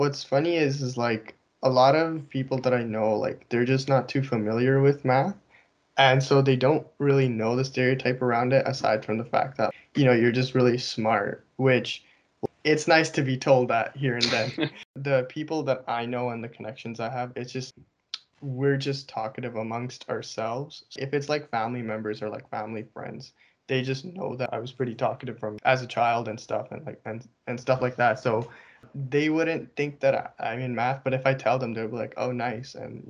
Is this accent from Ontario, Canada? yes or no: yes; Ontario, Canada; I was grown locally. Like I grew up in Ontario.